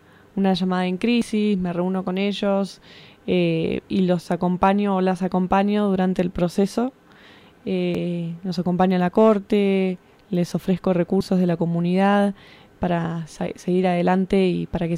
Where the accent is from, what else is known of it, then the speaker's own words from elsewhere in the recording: Buenos Aires, Argentina; soy de Argentina, Buenos Aires. Estoy acá hace 6 años más o menos